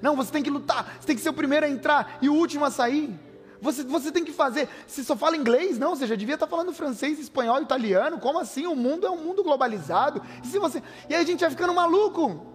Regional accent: Brazil; Nós somos brasileiros, e aí a gente fala, não, a nossa pátria é o Brasil, nossa nação, é onde a gente mora e está tudo certo.

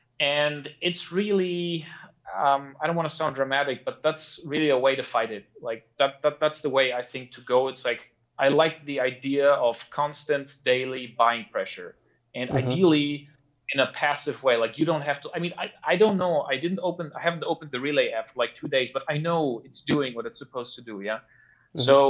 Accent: Germany; now in Switzerland; So I'm originally from Germany, but I've been in Switzerland for close to a decade now already.

